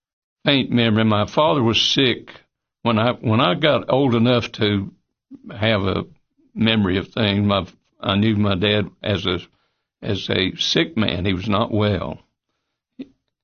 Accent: Monterey, California, United States; I carried newspapers, so I got to know the citizens in Monterey through that.

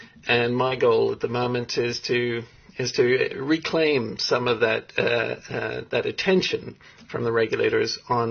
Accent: Canada; born there; also born or lived in South Africa; I was born born in Canada, although I spent some of my early childhood in South Africa. South African father.

